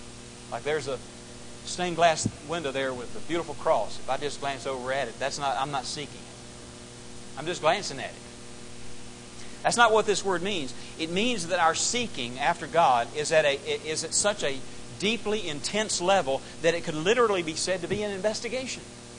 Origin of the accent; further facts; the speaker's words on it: Mobile, Alabama, United States; Growing up in Mobile, Alabama, the kids right behind us, and us, and my brothers and I were friends with them